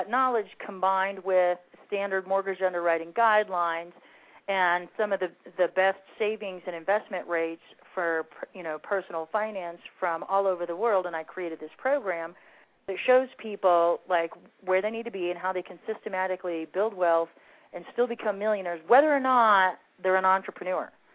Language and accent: English; Arizona, United States; born there; I said my ancestors aren't from here, but I was born here in Arizona.